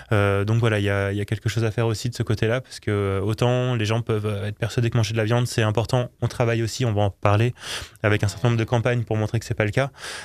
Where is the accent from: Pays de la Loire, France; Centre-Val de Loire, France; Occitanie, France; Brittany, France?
Brittany, France; je suis breton d'ailleurs